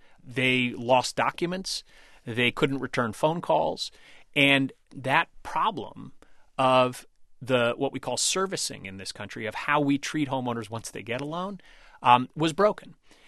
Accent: New York, United States; I'm a New Yorker. Renting's okay, right?

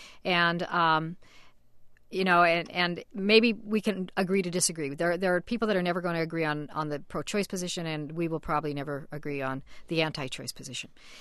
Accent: Montana, United States; I come from Montana originally. It would have been a pretty red state at one time, but when I was growing up, it was a very, very progressive state.

